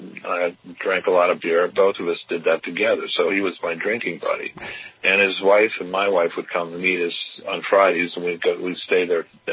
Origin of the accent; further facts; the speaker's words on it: Pittsburgh, Pennsylvania, United States; I grew up in Pittsburgh, and we had Bible reading in public school.